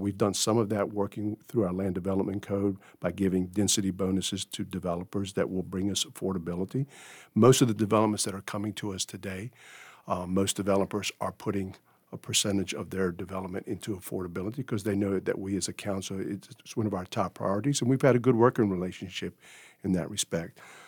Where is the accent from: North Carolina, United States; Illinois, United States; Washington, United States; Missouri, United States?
North Carolina, United States; Wilmington; I was born and raised right here in Wilmington, North Carolina. I went to school here, went to university here, and ended up working here. And this is my hometown.